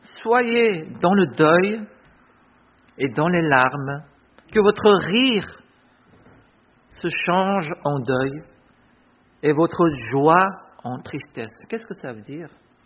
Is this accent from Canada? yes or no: no; South Korea; moi j'ai deux cultures. Je suis coréen, mais en même temps je suis français.